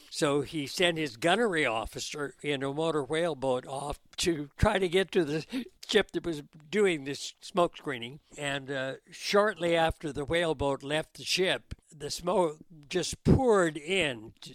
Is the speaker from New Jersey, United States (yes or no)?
no; Delray, California, United States; I came from Delray, California, on a farm, and many of my school buddies and friends were Japanese.